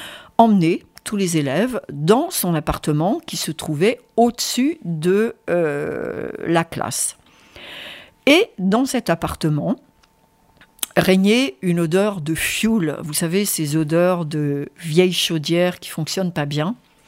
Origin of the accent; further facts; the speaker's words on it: Normandy, France; moved away as an adult; je suis arrivée dans l'Ain il y a une grande trentaine d'années maintenant. Et je suis originaire de Normandie, du département de l'Orne.